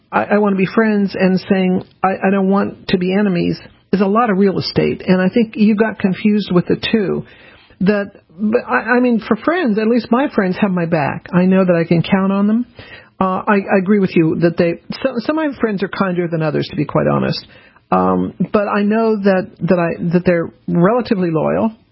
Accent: Denver, Colorado, United States; growing up in Denver, trick-or-treating, it always snowed on Halloween. I'm just not quite so used to it in the Northeast here

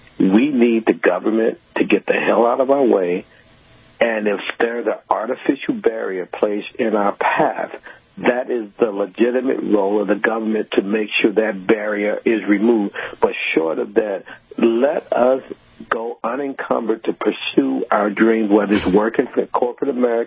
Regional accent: St. Louis, Missouri, United States; I'm from St. Louis, Wayne. I grew up with the Spinks brothers from boxing fame.

